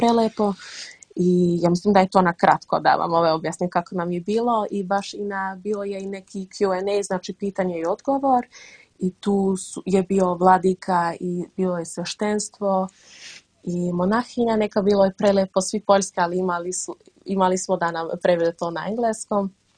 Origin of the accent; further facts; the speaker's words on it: Rotterdam, South Holland, Netherlands; mi smo inače iz Rotterdama